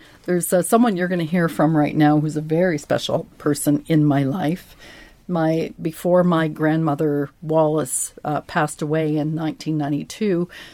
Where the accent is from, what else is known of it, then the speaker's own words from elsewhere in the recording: Roscommon, Connacht, Ireland; my early years growing up in Roscommon. And part of the reason is because it's a very special place to me. It's a place where I go back to, and I think, this is still home for me.